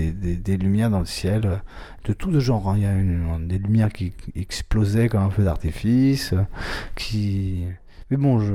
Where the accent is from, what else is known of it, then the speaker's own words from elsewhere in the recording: Paris, Île-de-France, France; Je suis parisien et enfin Montreuil à l'est.